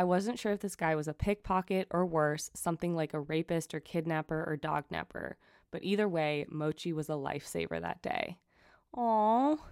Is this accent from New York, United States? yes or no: yes; New York City, New York, United States; now in Germany; So I live in Germany right now. I'm from New York City, but my boyfriend is German